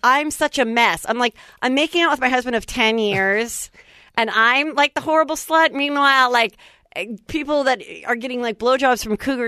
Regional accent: Woodland Hills, California, United States; Woodland Hills

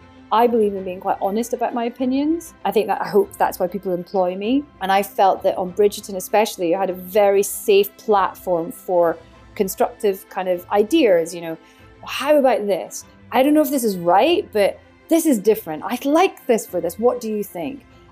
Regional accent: Scotland, United Kingdom; I have a lens of the world as a Scottish female of a certain age from a middle-class background.

